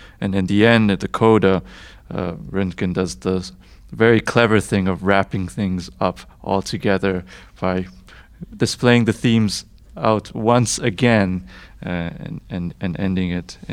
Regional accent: Hong Kong; moved away as an adult; now in United States; I'm originally from Hong Kong, and I came to the States to do my undergraduate at the Eastman School of Music in Rochester, New York.

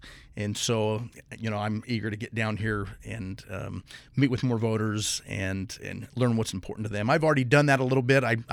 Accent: Buckeye, Arizona, United States; also born or lived in Phoenix; I was born at Good Sam in Phoenix because there's no hospital in Buckeye, at least that I knew of at the time. But, you know, practically born and raised in Buckeye.

